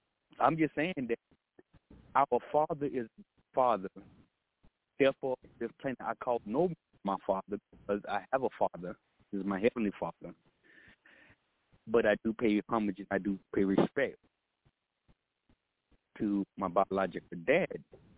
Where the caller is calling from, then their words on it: Killeen, Texas, United States; I'm calling from Texas, out here in Killeen.